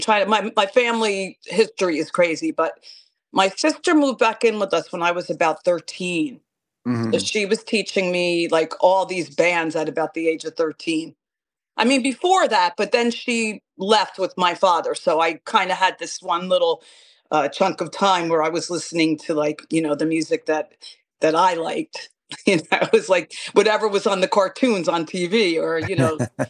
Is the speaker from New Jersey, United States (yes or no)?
yes; New Jersey, United States; Jersey girl, born and bred. I am your stereotypical born and bred girl who's... I've never physically moved out of Jersey. I've spent time in New York City, but mostly spent my whole life here.